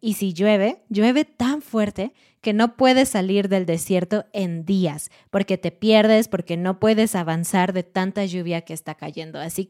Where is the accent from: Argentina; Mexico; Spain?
Mexico; moved away as an adult; siendo mexicana y habiendo vivido en México por 27 años